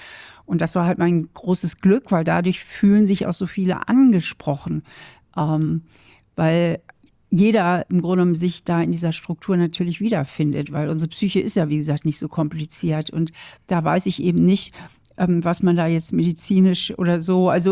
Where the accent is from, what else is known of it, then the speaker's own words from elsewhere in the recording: Germany; now in Austria; Na, sagen wir mal so, so als Deutsche fühle ich mich hier total willkommen.